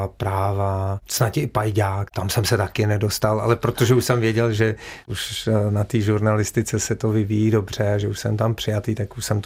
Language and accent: Czech; Teplice, Ústí nad Labem Region, Czechia; A já jsem dětství strávil v Teplicích a Teplice to je úžasné město.